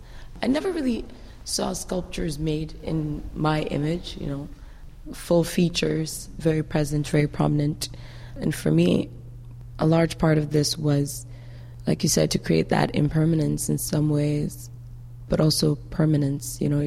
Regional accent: Ghana; Yeah, maybe it's me being Ghanaian that just keeps coming through.

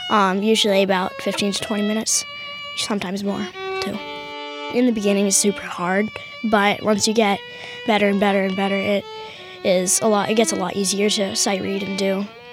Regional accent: Essex, Vermont, United States; I'm from Essex, Vermont. I'm 9 years old.

